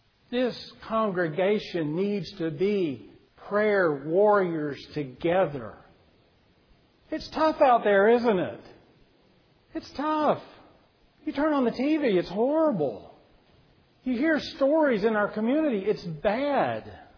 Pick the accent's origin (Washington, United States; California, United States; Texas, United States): Texas, United States; Tyler; This last year, a person passed that was in our church in Tyler growing up, Brother Malone.